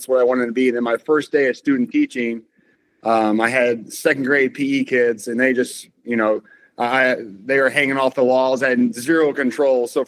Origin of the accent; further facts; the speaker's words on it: Nebraska, United States; I'm from Nebraska, and kind of all the coaching spots I've been to, the program I've been at has recruited Minnesota